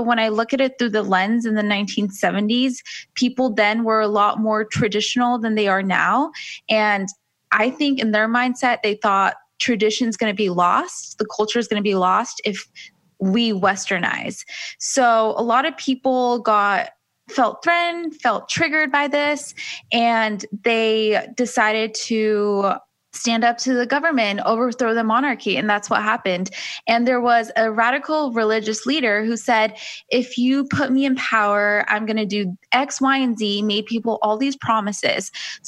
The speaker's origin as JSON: {"language": "English", "town": "Los Angeles", "region": "California", "country": "United States", "lives_now": "Huntington Beach, United States", "said": "So I live in Huntington Beach, California. I'm originally from LA and I am a self-love coach. My background is I'm Persian. My parents are both Iranian. I was born here."}